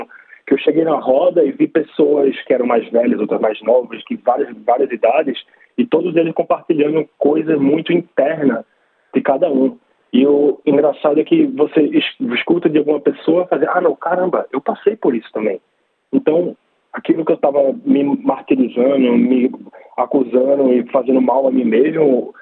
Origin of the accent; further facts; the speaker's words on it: Recife, Pernambuco, Brazil; Eu sou de Recife, né, no Brasil, Pernambuco. Meu pai era um interior